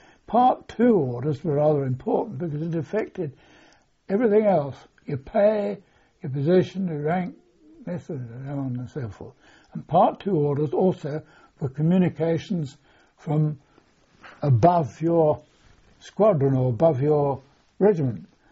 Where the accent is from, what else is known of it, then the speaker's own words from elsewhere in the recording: United Kingdom; as being British